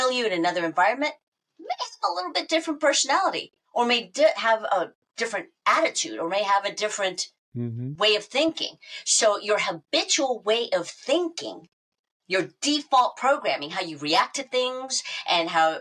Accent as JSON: {"language": "English", "town": "Tampa", "region": "Florida", "country": "United States", "tie": "born or raised there", "also_born_or_lived": "New York", "lives_now": "Los Angeles, United States", "said": "I grew up around Tampa in the suburbs. So I was really delighted to find out about that. And we're both from New York originally."}